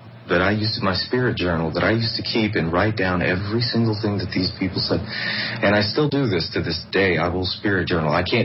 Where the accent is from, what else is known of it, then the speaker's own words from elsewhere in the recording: Texas, United States; You know, I'm from Texas. That's the way my father rolls, is horse ranch.